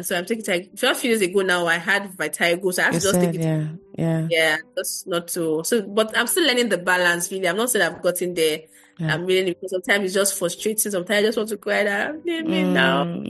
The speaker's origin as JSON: {"language": "English", "town": "Bariga", "region": "Lagos", "country": "Nigeria", "tie": "born or raised there", "said": "But because I grew up in Bariga, and that area is where we see a lot of underprivileged children."}